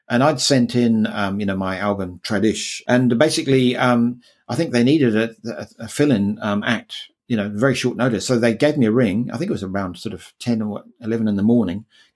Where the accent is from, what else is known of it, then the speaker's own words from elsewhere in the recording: New Zealand; moved away as an adult; now in London, United Kingdom; that was not long after I came from New Zealand.